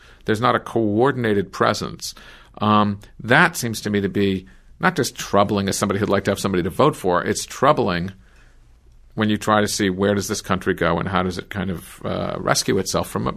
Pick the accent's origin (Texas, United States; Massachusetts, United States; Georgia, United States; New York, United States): New York, United States; I'm from New York State